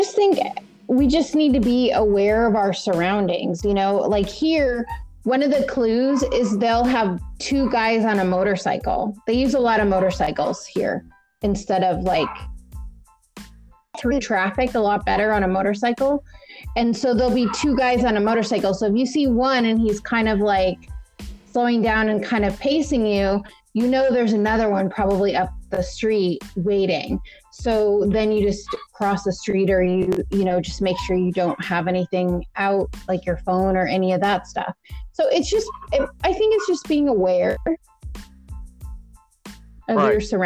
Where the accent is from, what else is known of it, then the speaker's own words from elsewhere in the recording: United States; So as an American, they just assume money.